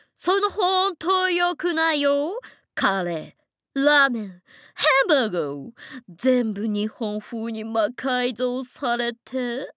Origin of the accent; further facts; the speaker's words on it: United States; 私アメリカ人。